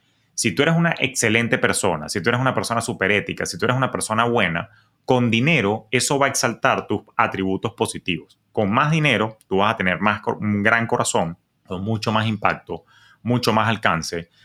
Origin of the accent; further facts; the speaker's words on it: Venezuela; yo que vengo de Venezuela